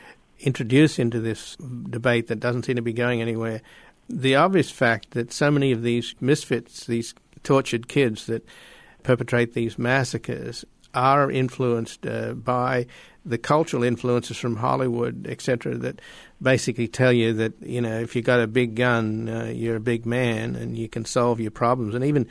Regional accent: Australia; now in United States; I've mentioned before that I grew up in Australia

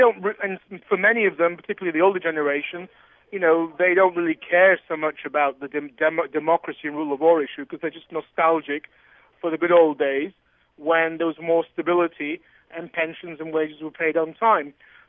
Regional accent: United Kingdom; I mean, I'm British, for example, so we're always a bit skeptical about the European Union.

